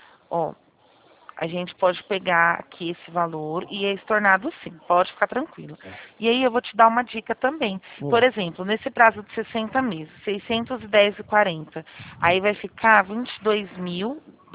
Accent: Presidente Prudente, São Paulo, Brazil; eu sou de Presidente Prudente.

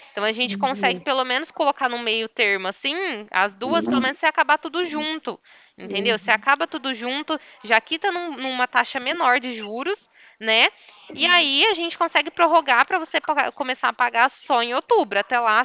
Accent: Ribeirão Preto, São Paulo, Brazil; não sou de Guarapuava, eu sou de Ribeirão Preto, estado de São Paulo

